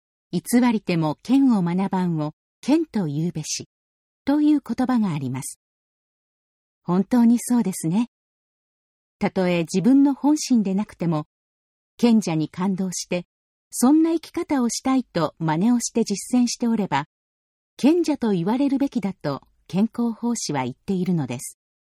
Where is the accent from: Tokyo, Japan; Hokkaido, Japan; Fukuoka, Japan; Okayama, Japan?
Okayama, Japan; 私と同じく岡山県出身で